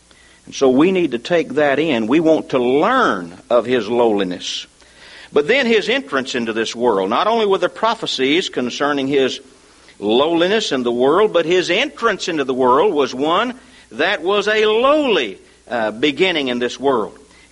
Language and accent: English; Kennedale, Texas, United States; And I'd say, "Well, I'm from Kennedale."